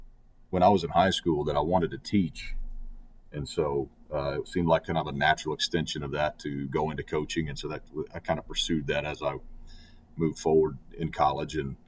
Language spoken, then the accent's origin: English; Castroville, Texas, United States; And so I was born and raised in Castroville, graduated from Medina Valley in 1999